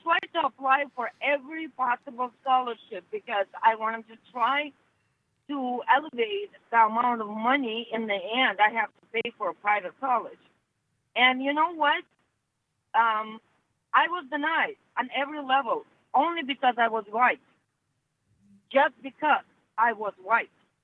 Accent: Russia; English is a second language; now in United States; It's because I'm coming from Russia, and actually Russia is a multi-nation, not just Russian people.

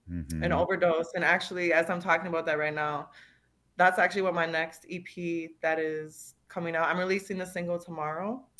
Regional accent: St. Michael, Minnesota, United States; now in Minneapolis, United States; So I'm from St. Michael, Minnesota. And then I grew up there. That's where most of my mom's side is from. And I moved to Minneapolis after high school.

